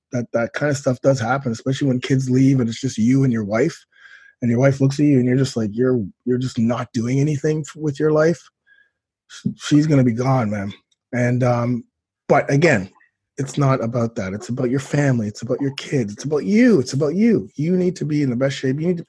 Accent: Toronto, Ontario, Canada; I grew up in Toronto

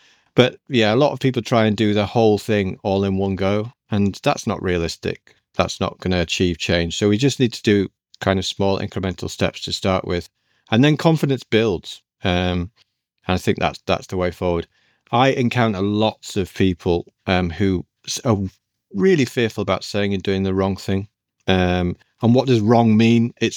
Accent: United Kingdom; As a British man, I find it very hard to take that kind of compliment.

